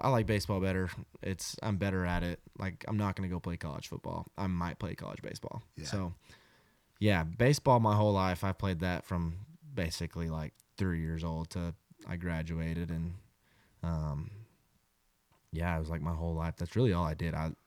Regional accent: Tyler, Texas, United States; Cause like my buddies, I mean, growing up in Tyler, obviously my buddies probably went there

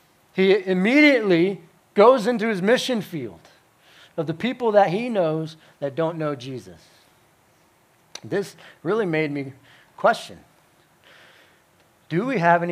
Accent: New Jersey, United States; I'm originally from the Northeast. You might hear that slip out in my accent from time to time. I talk funny sometimes. And it's so different moving from the Northeast to down here. Because up in New Jersey, you know where people stand spiritually.

